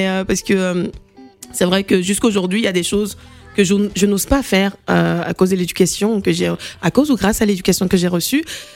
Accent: Rennes, Brittany, France; also born or lived in Côte d'Ivoire; Oula, je suis née en Côte d'Ivoire. Mais je suis venue, j'ai grandi en Bretagne, j'ai grandi à Rennes.

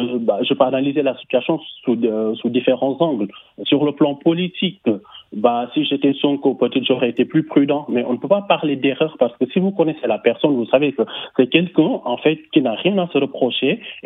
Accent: Senegal; moi, en tant que Sénégalais, avant d'être quoi que ce soit d'autre, j'ai honte

